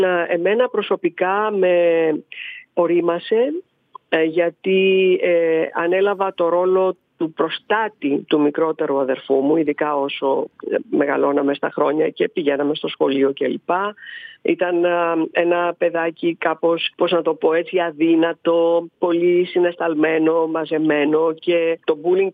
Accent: Oikisiani, Greece; εγώ μεγάλωσα εδώ στην Οικίσιανη, φυσικά εδώ τελείωσα μέχρι και το Λύκειο το 1978, μεγάλωσα σε έναν τόπο, σε ένα χωριό, κεφαλοχώρι επαναλαμβάνω, μιλάμε για περίπου 3.000 κατοίκους τότε

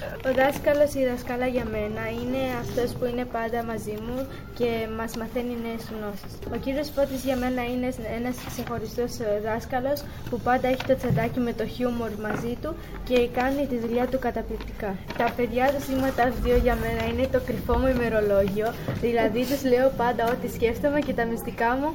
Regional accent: Romania; και κατάγομαι από τη Ρουμανία.

